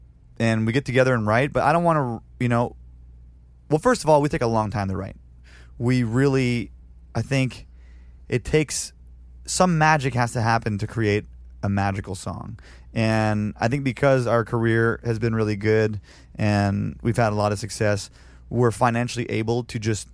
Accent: Canada; now in United States; No, I'm not. I'm still a Canadian citizen.

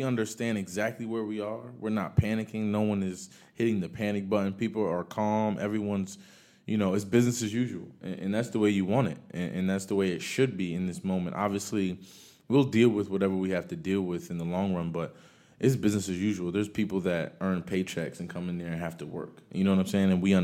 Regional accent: Paterson, New Jersey, United States; I came from nothing. Like, I came from Paterson, New Jersey, where my mother just made enough for us to, you know, buy a home and move out.

